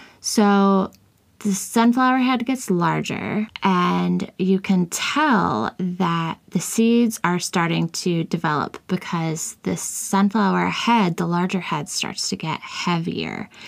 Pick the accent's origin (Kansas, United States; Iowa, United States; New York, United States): Kansas, United States; I grew up in Kansas, which is the sunflower state. Like, that's our nickname.